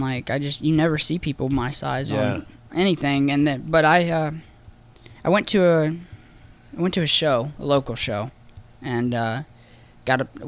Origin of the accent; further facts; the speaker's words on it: Mississippi, United States; Like when I growing up in Mississippi, I was of course I loved wrestling